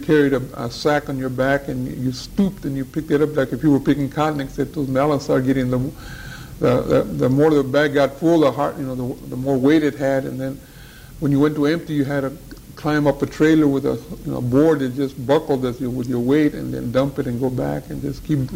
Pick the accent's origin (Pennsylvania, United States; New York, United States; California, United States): California, United States; Lemoore; born there; I was born in Lemoore, California.